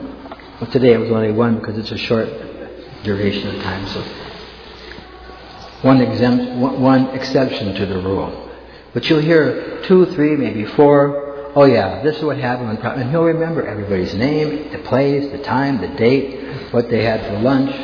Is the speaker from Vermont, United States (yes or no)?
no; North Dakota, United States; If someone from North Dakota, I'm from North Dakota. Probably never heard of it. Like way out there, far, far away.